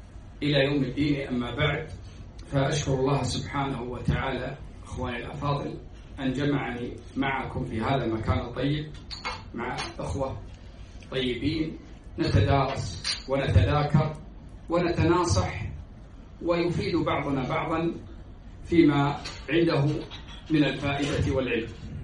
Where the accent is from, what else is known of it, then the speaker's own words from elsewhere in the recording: Kuwait; ويحفظ بلادنا الكويت من كل مكروه.